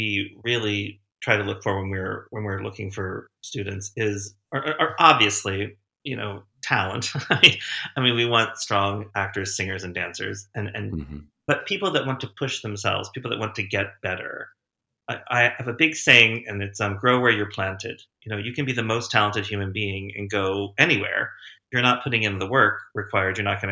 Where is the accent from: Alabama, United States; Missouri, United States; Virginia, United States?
Virginia, United States; Winchester; And the crazy thing is that I grew up in Winchester, Virginia, where Shenandoah is located.